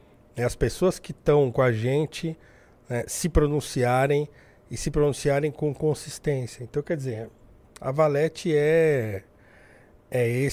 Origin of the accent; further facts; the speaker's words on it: Brazil; A gente, enquanto brasileiro, a gente precisa entender o que para nós significa liberdade de expressão.